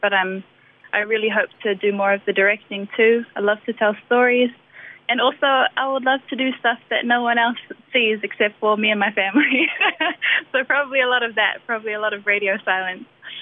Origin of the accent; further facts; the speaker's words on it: New Zealand; born there; I was born in New Zealand, so I think all of those influences kind of collide, and that always comes out in my music.